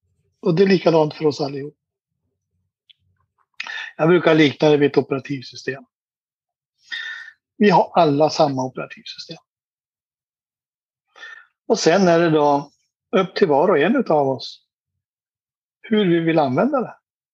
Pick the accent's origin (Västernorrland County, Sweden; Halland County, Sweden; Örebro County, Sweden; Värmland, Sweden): Västernorrland County, Sweden; Sundsvall; Den där krögen jag passerade 5000 gånger. Jag är uppväxt där, 30 år.